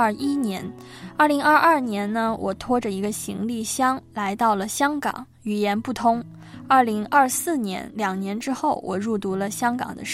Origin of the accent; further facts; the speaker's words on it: China; now in Hong Kong; 这几位同学听说我是内地来的